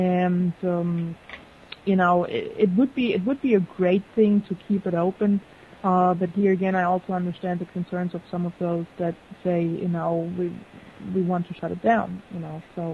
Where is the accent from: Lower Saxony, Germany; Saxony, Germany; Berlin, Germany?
Berlin, Germany; I grew up in the American sector. I grew up in Rudow, close to the wall.